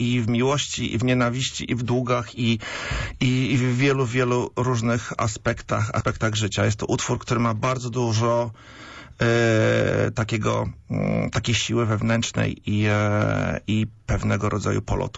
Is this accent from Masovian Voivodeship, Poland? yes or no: no; Pomeranian Voivodeship, Poland; now in Poznań, Poland; Ja jestem akurat morszczuchem, jestem z Wybrzeża, ale jestem naturalizowanym Poznaniakiem w tym momencie.